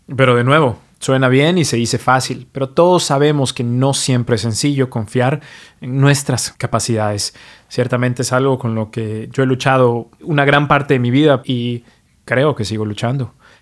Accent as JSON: {"language": "Spanish", "country": "Mexico", "lives_now": "New York, United States", "said": "Soy mexicano, pero vivo y practico medicina en New York"}